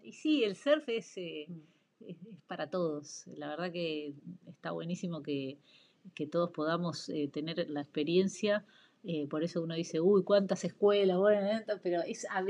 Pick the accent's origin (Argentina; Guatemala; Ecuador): Argentina; Y no, soy de Argentina, y bueno, compito